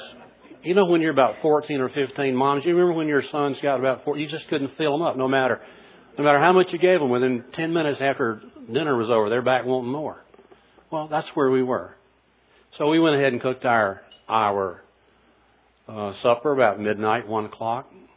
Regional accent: Florala, Alabama, United States; I grew up in Florella, the Florida-Alabama border

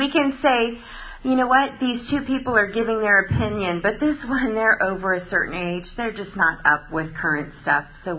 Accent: Melbourne, Florida, United States; I grew up in Florida in 7th grade through 12th grade. And so my dad was military, so this was like the longest we'd been in a place.

